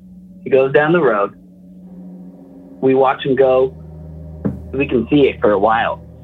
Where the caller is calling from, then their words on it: Post Falls, Idaho, United States; Post Falls, Idaho.